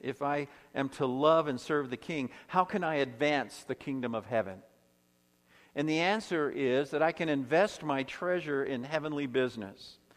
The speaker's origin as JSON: {"language": "English", "town": "Tucson", "region": "Arizona", "country": "United States", "tie": "born there", "said": "I have to accept my parents' word that I was born here in Tucson"}